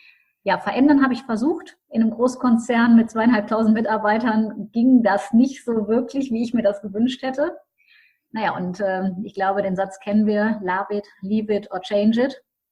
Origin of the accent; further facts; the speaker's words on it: Düsseldorf, North Rhine-Westphalia, Germany; Ich komme aus Düsseldorf, habe auch meine Coaching-Praxis in Düsseldorf.